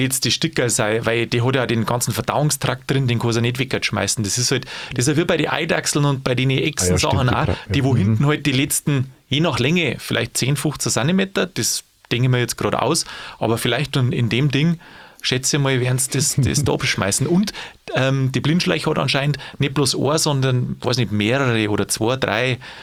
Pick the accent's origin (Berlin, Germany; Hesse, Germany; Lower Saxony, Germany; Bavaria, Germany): Bavaria, Germany; Aber bei uns in Bayern ein Arzt muss man da rufen.